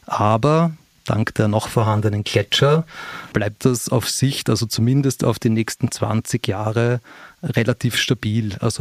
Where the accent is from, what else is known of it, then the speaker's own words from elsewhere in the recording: Vienna, Austria; born there; ich bin in Wien geboren, aber ich habe das nie zu schätzen gewusst.